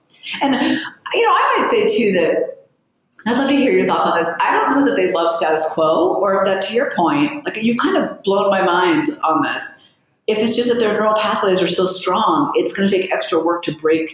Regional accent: California, United States; also born or lived in Israel; now in New York City, United States; And I grew up in California, so very different. And I was born in Israel.

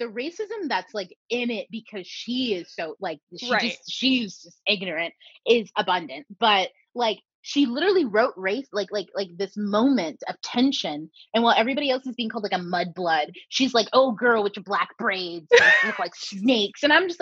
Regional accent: Orlando, Florida, United States; I grew up in Orlando, Florida, and I went to a school with so many different people.

